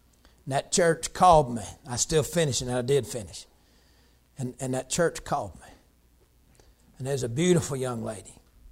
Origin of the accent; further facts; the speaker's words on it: Georgia, United States; I said, I'm from Georgia, and I wear a pinstripe suit